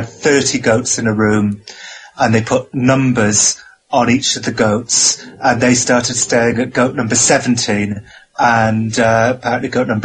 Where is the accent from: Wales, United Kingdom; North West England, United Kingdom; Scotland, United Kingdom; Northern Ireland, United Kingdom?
Wales, United Kingdom; Cardiff; now in London, United Kingdom; I'm from Cardiff in Wales.